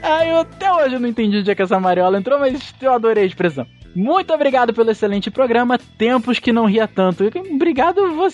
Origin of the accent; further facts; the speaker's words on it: São Luís, Maranhão, Brazil; sou de São Luís, no Maranhão.